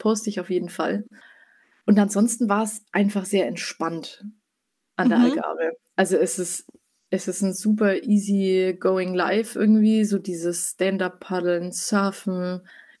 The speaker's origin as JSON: {"language": "German", "region": "Bavaria", "country": "Germany", "said": "der hat früher bei uns in Bayreuth, also ist 20 Kilometer von mir daheim weg, eine Diskothek gehabt"}